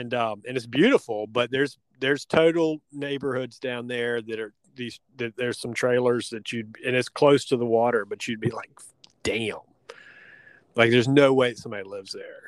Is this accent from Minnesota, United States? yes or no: no; Lithonia, Georgia, United States; Well, yeah, growing up in Metro Atlanta and in Lithonia, the trailer parks was, you know, it's kind of like the movie 8 Mile.